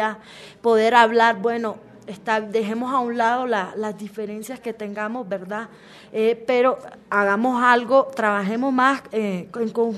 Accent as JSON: {"language": "Spanish", "country": "Nicaragua", "said": "como nicaragüense y como joven"}